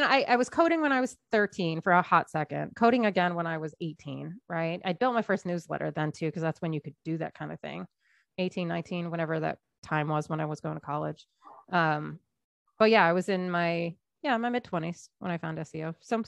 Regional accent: Maine, United States; because I grew up in Maine in the deep winter. There's nothing to do.

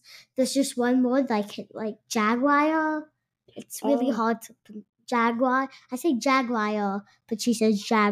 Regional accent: Maryland, United States; born there; also born or lived in California; I came from, like, two very cold places. I was born in Maryland, moved to California.

